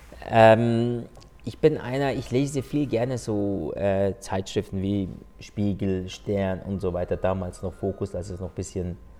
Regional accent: Eastern Anatolia, Turkey; now in Germany; ich bin ja, wie gesagt, in Ostanatolien geboren und wir sind auch ganz, so ganz einfach und ganz normal aufgewachsen und auch erzogen worden

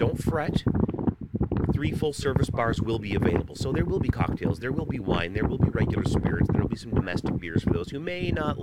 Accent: Cape Breton, Nova Scotia, Canada; I'm from Cape Breton, so Cape Breton University

